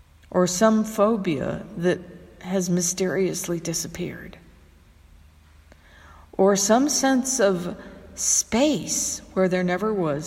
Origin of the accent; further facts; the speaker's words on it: Hawaii, United States; And I grew up in Hawaii, lived there a lot of my life.